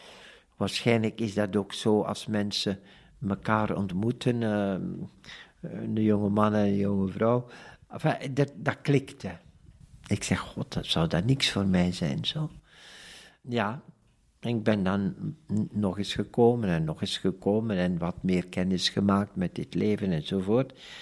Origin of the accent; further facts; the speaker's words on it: Kieldrecht, Flanders, Belgium; Ik ben afkomstig uit het Waasland. Kieldrecht, om precies te zijn. Ik ben dan daar in de buurt in Sint-Niklaas op college geweest.